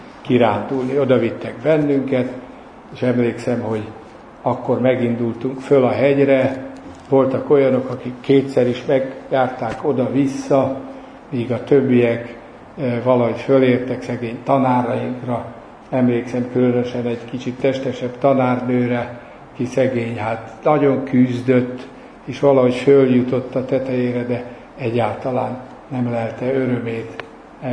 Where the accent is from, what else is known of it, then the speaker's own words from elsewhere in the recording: Nyíregyháza, Szabolcs-Szatmár-Bereg, Hungary; ha már Nyíregyházát szóba hoztam, hogy én ott gyerekeskedtem, nem ott születtem, de ott jártam iskolába, és közelben a Tokai hegy volt az egyetlen hegy